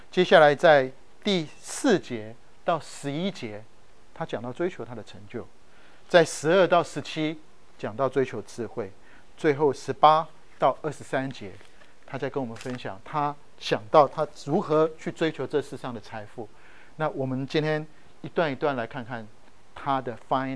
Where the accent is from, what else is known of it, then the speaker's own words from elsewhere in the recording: Taiwan; now in United States; 我们从小在台湾有玩什么大富翁，来到美国这个叫做什么 Monopoly